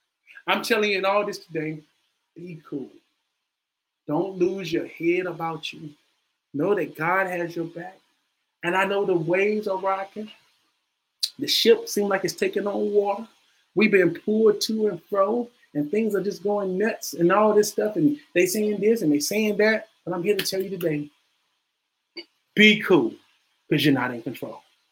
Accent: United States; I'm American. I do whatever I want to do.

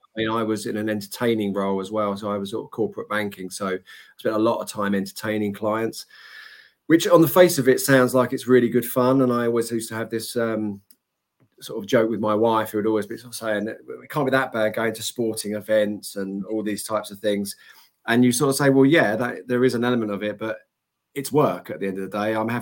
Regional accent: East of England, United Kingdom; I'm 56. As you said earlier, I'm originally from Essex, where most of my childhood was experienced.

